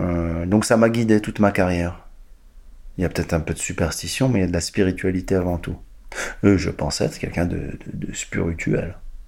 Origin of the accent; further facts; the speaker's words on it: Casablanca, Casablanca-Settat, Morocco; born there; Moi, je suis née à Casablanca, au Maroc, un jour d'avril 71. Donc il y a 50 ans à peu près, waouh, c'est beaucoup, dans une famille séfarade, juive marocaine, traditionnaliste.